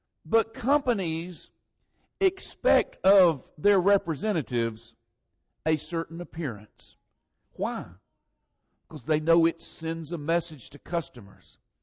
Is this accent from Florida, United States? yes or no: yes; Florida, United States; born there; accent: Southern; Do you know how I got my southern accent? I was born in the South. I used to tell people I was born in the part of Florida that was in the South.